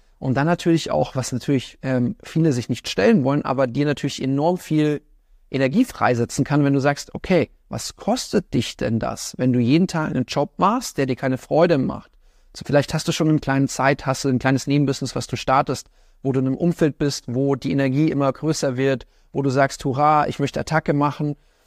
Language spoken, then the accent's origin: German; Munich, Bavaria, Germany; diesmal nicht München, meine Heimatstadt, ja.